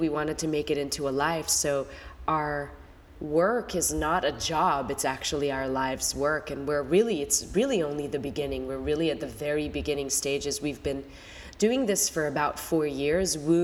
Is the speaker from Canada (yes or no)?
no; Israel; now in New York City, United States; I'm Israeli. I moved to New York City 13 years ago.